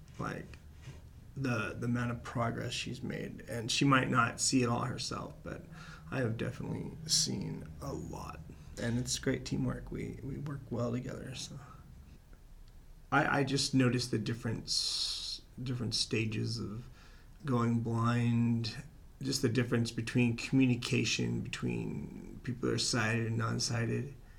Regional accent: Palo Alto, California, United States; born there; also born or lived in San Francisco / Florida / Connecticut / Oregon; I was born in Palo Alto, California, but my family moved around a lot. We've been to various places, San Francisco and Florida, back and forth, and Connecticut, and somehow we wound up back here in Southern Oregon

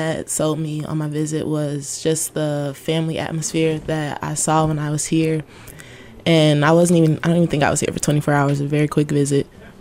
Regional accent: Chicago, Illinois, United States; Last weekend, too. I'm from Chicago, so.

